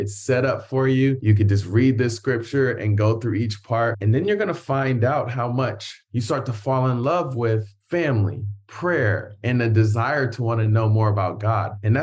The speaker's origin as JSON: {"language": "English", "town": "Columbus", "region": "Ohio", "country": "United States", "tie": "born or raised there", "said": "Yeah, I grew up in Columbus, Ohio, actually."}